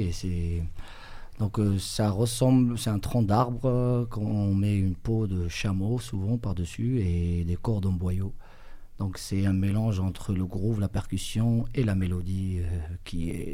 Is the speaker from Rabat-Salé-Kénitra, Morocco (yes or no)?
no; Casablanca, Casablanca-Settat, Morocco; now in Marseille, France; Je suis marocain de Casablanca. Je suis arrivé à Marseille en 2014.